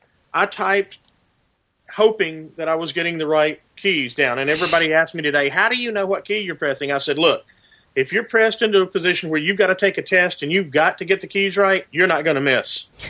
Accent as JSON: {"language": "English", "town": "Gadsden", "region": "Alabama", "country": "United States", "tie": "born or raised there", "said": "at my high school, which was Emma Sansom High School in Gadsden, which is my hometown in northeast Alabama"}